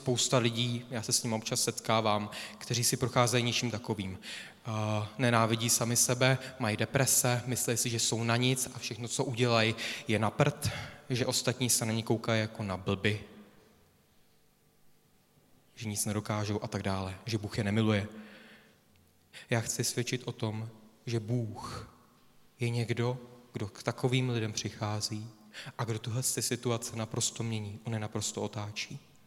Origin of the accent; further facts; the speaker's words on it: Úpice, Hradec Králové Region, Czechia; já jsem z Sebečka z Úpice. Na rozdíl od Honzy jsem z kompletně nevěřícího prostředí.